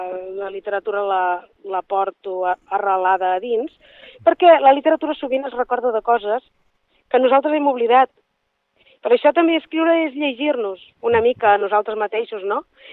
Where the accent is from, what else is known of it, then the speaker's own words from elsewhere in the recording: Catalonia, Spain; la meva llengua materna és el català, sóc catalana de Socarrel